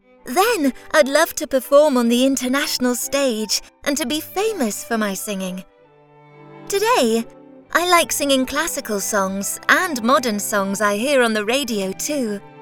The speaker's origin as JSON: {"language": "English", "town": "Leipzig", "region": "Saxony", "country": "Germany", "tie": "born there", "second_language": "English", "said": "I was born in Leipzig, Germany, and I still live there."}